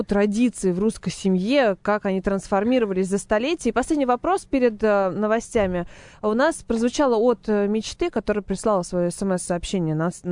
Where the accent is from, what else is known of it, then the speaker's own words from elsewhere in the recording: Moscow, Russia; accent: Moscow; пытается графически передать мой московский не акцент, наверное, да, как аканье, но мы же любим тут поакать.